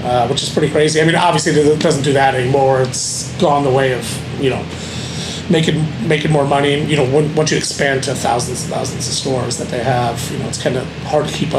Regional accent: Buffalo, New York, United States; also born or lived in Florida; now in Las Vegas, United States; decided to move to Las Vegas, because when you grow up in Buffalo, you're obsessed with two cities or two states

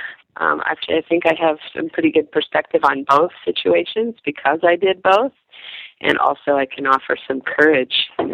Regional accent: San Diego, California, United States; I'm from San Diego.

